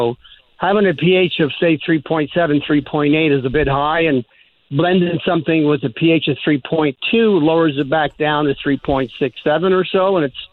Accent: Abruzzo, Italy; Well, I'm from Abruzzo. I was born there, and Montepulciano is indigenous to the Abruzzo region, going back to the Romans.

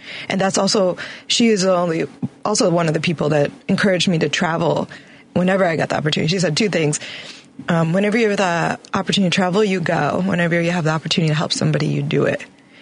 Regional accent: Oak Park, Illinois, United States; I grew up in Oak Park, right outside of the city, and I grew up as an artist.

